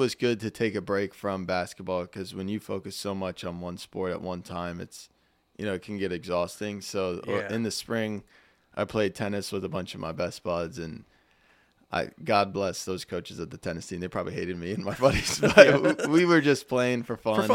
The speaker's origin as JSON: {"language": "English", "region": "Pennsylvania", "country": "United States", "tie": "born or raised there", "said": "Yeah, so I grew up in Amish country, lived next to a farmer, but we have a great family."}